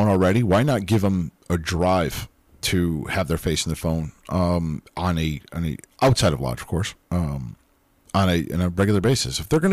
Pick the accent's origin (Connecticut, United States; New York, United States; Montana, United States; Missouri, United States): Connecticut, United States; Like, I'm from Connecticut.